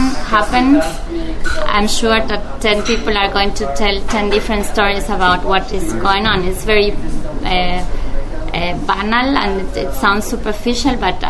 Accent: Argentina; in my case, I'm coming from Argentina

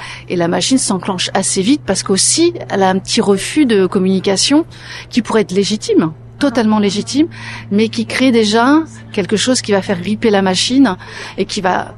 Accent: Brittany, France; moi je viens de Bretagne

